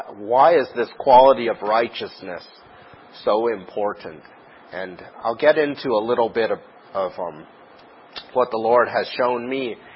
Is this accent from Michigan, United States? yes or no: no; Seattle, Washington, United States; I'm from Seattle, so I'm a big Seattle sports fan